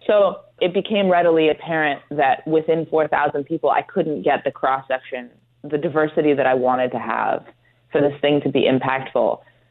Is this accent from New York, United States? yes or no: yes; New York, United States; You know, I'm from New York, so my initial response is always like, oh, fight them.